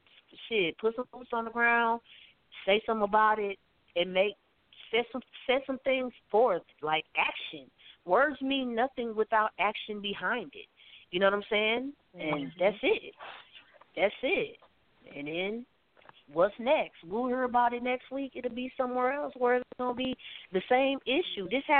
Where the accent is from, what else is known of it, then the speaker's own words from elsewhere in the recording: St. Louis, Missouri, United States; Yeah, I said it. I'm from St. Louis.